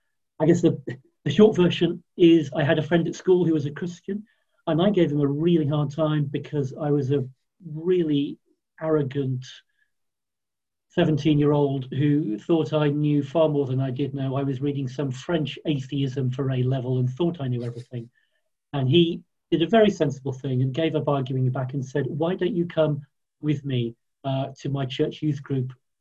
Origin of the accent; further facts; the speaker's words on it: Solihull, West Midlands, United Kingdom; I grew up in Solihull, on the edge of Birmingham, so Midlands is home, but moved around a bit, different parts of the country as an adult. I don't come from a Christian home, so not brought up as a Christian.